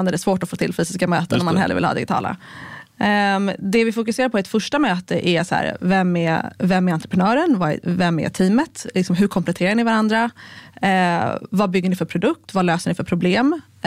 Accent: Järfälla, Stockholm County, Sweden; Jag är född och uppvuxen utanför Stockholm, i Järfälla. Min mamma är från Frankrike, min pappa är från Iran.

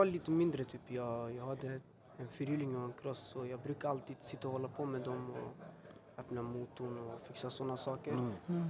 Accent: Örebro, Örebro County, Sweden; also born or lived in Stockholm; Örebro, det är en vacker stad. Jag har bott där typ nästan hela mitt liv, fast jag är född här i Stockholm.

